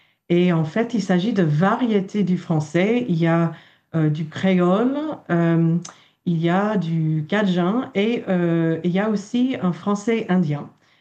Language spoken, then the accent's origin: French; New Orleans, Louisiana, United States; Donc, comme je vous ai dit, j'ai grandi à la Nouvelle-Orléans et une problématique à la Nouvelle-Orléans, c'est le racisme.